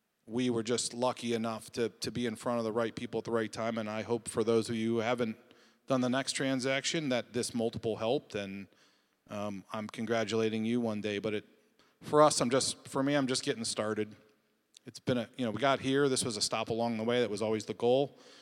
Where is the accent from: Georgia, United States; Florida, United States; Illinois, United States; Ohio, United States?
Ohio, United States; That's how I grew up. I grew up in Ohio, and you had to wait and hope that summer was hot or winter was cold.